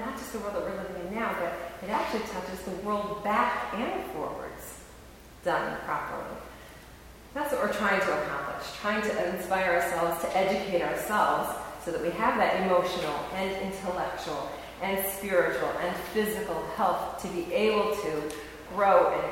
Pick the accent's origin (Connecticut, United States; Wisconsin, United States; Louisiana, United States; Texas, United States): Wisconsin, United States; born there; While we're in the cheese mode, I was born in Wisconsin.